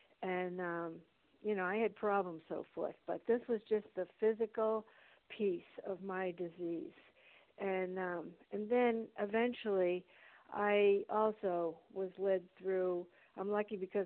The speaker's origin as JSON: {"language": "English", "region": "New Hampshire", "country": "United States", "said": "from New Hampshire."}